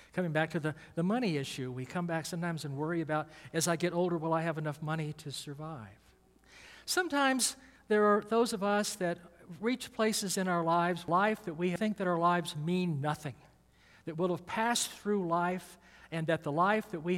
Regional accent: Atlanta, Georgia, United States; I mean, I'm from Atlanta, and Atlanta didn't call it TSA.

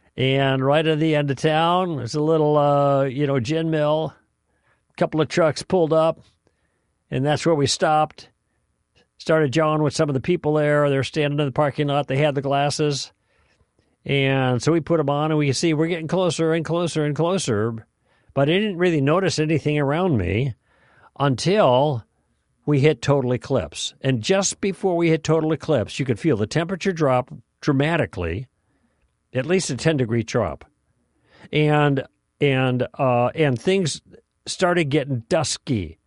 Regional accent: Illinois, United States; across the river, and into Illinois, my home state.

